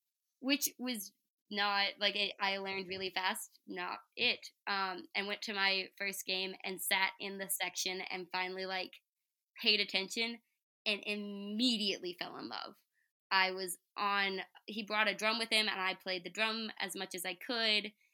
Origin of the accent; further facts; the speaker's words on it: Chattanooga, Tennessee, United States; So I grew up in Chattanooga. I used to go to games when I was young